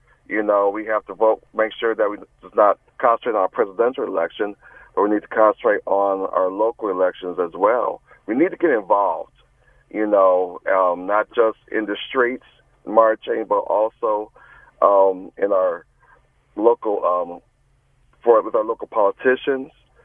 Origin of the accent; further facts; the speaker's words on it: Minneapolis, Minnesota, United States; And then George Floyd happened in the town that I grew up in, my hometown, Minneapolis.